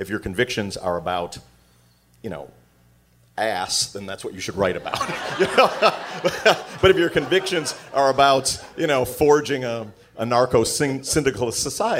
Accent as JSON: {"language": "English", "region": "Illinois", "country": "United States", "said": "I come from Trump country, like small town Illinois, and I just visited there a week ago"}